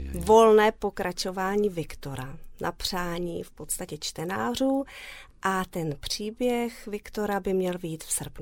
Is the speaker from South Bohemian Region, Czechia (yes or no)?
yes; Písek, South Bohemian Region, Czechia; A já jsem z Písku původně.